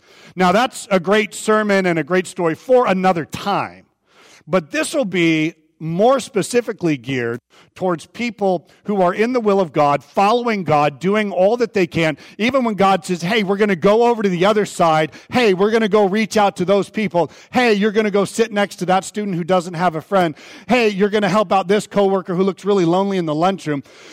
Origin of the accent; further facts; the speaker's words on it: Vacaville, California, United States; I grew up in Vacaville, California. That's about 7.5 hours north of here. And Vacaville is this quaint little sleepy bedroom town, and it's surrounded by a lot of mountains.